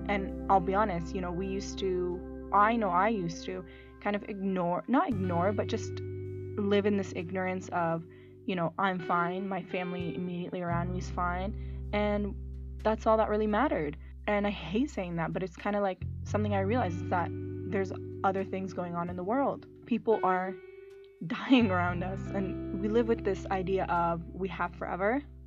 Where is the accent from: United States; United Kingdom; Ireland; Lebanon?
Lebanon; So a lot of you know I'm from Lebanon, and I'm going for a month